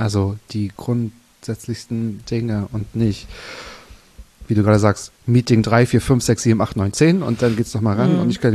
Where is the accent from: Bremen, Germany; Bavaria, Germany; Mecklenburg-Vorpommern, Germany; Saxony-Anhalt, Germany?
Mecklenburg-Vorpommern, Germany; Ich glaube, dein erstes Konzert war in Neustrelitz, in Mecklenburg-Vorpommern. Mein Heimatbundesland